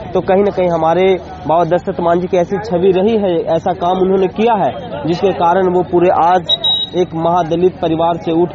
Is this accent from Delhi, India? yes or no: no; Gaya, Bihar, India; और हम लोग जिस जिला से आते हैं, गया जिला के बीच में से यानी बीच गया शहर से